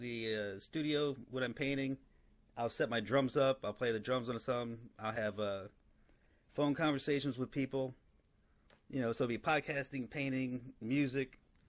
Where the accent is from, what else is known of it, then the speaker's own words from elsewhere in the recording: Florida, United States; born there; also born or lived in New York; I was born in Florida, then I moved to New York in my 30s, and then I came back 8 years ago, 9 years ago.